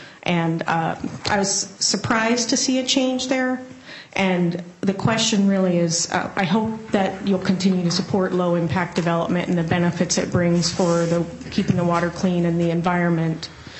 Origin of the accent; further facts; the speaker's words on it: Black Diamond, Washington, United States; born or raised there; now in Bellevue, United States